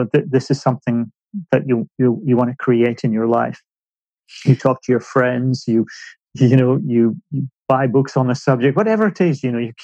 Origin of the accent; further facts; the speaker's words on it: Aberdeen, Scotland, United Kingdom; Some people consider my hometown of Aberdeen to be in the Highlands.